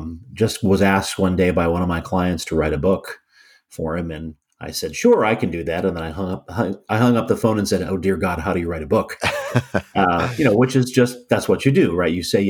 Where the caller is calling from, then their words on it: Kansas City, Missouri, United States; I am in the United States. I'm in Kansas City in the state